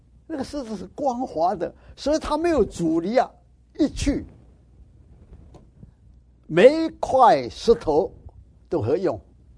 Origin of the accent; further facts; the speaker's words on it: Fujian, China; 我最近呢在福建呢送了一个录影带 DVD 来，把我的老家照进去